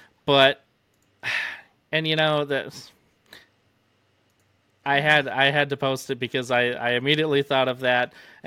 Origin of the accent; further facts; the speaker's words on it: Detroit, Michigan, United States; even just growing up in Detroit, I mean, there's plenty of violence, and there's also plenty of good people